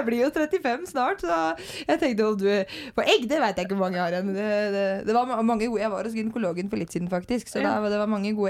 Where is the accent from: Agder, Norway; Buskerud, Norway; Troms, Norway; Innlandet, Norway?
Buskerud, Norway; Drammen; for jeg kommer fra Drammen, ikke noen storby